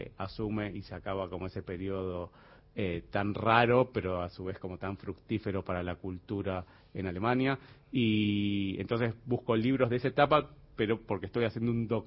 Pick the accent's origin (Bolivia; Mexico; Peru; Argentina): Argentina; now in Madrid, Spain; yo vengo acá y obviamente me siento argentino, soy lo más argento que hay, pero a su vez hay ciertas cosas que ya me parecen ajenas. Vivo en Madrid, no me siento español, pero hay cosas que me parecen cercanas y me gustan.